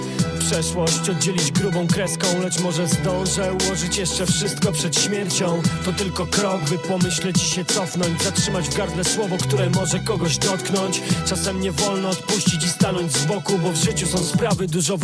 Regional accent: Lublin, Lublin Voivodeship, Poland; Moi rodzice pochodzą, ja pochodzę z Lublina, ogólnie urodziłem się w Lublinie, pod granicą ukraińską

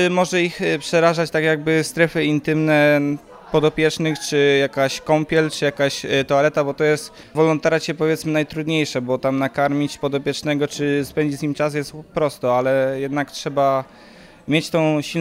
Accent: Lututów, Łódź Voivodeship, Poland; Ja jestem z Lututowa, jestem przyjacielem księdza i się tutaj znalazłem przez księdza.

